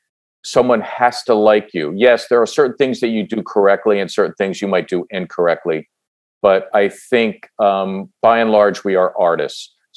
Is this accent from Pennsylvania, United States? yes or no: yes; Philadelphia, Pennsylvania, United States; as a kid growing up in Northeast Philly, who rooted for the Sixers from the time that I was 8 or 9 years old